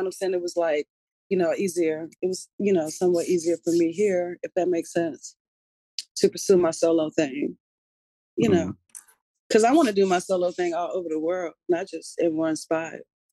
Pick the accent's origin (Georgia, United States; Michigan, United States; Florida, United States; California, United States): Georgia, United States; Atlanta; now in Portland, United States; I'm from Atlanta, Georgia.